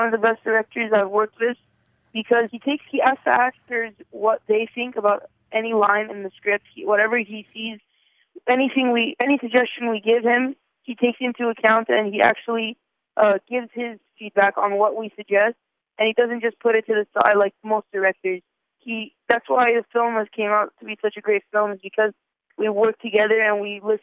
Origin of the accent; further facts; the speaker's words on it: United States; born there; No, I was born in America.